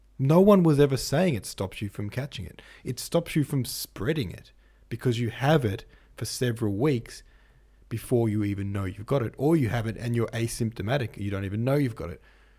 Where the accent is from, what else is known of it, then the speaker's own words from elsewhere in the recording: Australia; Well, I mean, Australia's pretty great too. I do love being Australian.